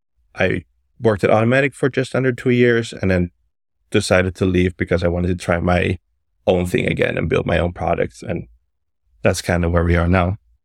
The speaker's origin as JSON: {"language": "English", "town": "Amsterdam", "region": "North Holland", "country": "Netherlands", "said": "I'm from Amsterdam."}